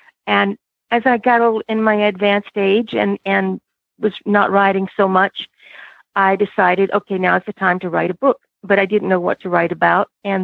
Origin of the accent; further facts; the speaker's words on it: South Carolina, United States; I started with, I grew up in the South, in the South Carolina. It's my heritage.